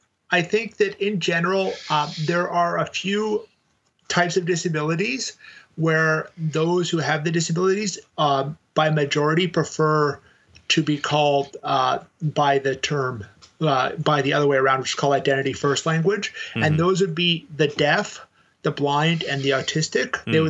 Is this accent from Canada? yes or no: yes; Canada; moved away as an adult; now in United States; I might say I'm Canadian, which I am originally, even though I've lived most of my adult life in the States